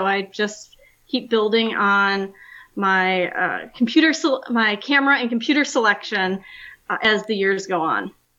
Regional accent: West Chicago, Illinois, United States; but I grew up in West Chicago, Illinois, and I went to College of DuPage for biology, and that's where my dad taught.

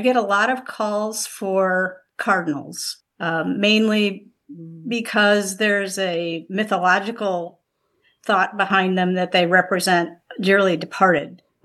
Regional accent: Beverly Shores, Indiana, United States; I grew up in Beverly Shores, and then I moved away for a while.

